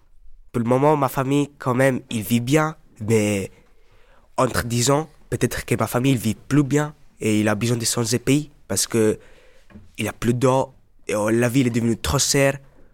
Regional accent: Morocco; Moi, je suis marocain, je viens du Maroc

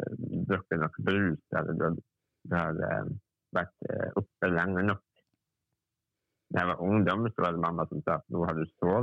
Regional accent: Møre og Romsdal, Norway; Fordi jeg er sunnmøring, og vi er god med tall.

